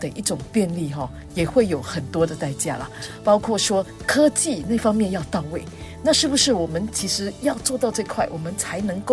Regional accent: Singapore; 那我身为新加坡人有什么好处？

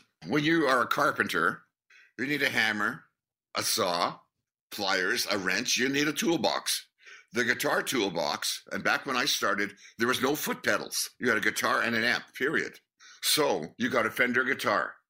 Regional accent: Winnipeg, Manitoba, Canada; We're naive. We're guys from Winnipeg, right?

